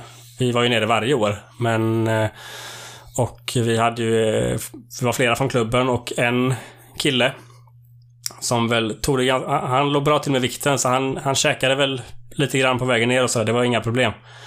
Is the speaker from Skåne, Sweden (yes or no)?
no; Gothenburg, Västra Götaland County, Sweden; vi kom ju från Göteborg och tränade mycket i Göteborg